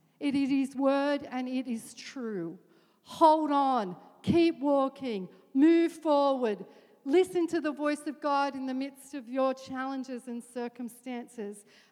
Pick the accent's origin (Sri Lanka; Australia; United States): Australia; Our identity is more than the fact that I'm Australian